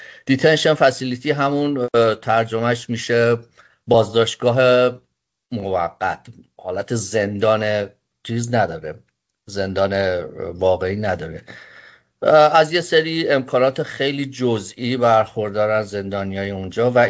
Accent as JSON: {"language": "Persian", "country": "Iran", "lives_now": "United States", "said": "دیدم که به عنوان یه ایرانی یه فرصتیه"}